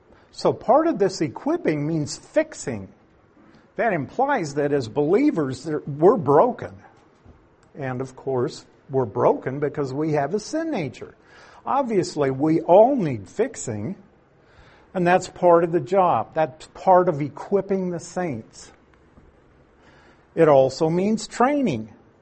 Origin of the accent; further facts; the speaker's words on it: Nebraska, United States; of course he comes to my mind because I'm from Nebraska and he was from Lincoln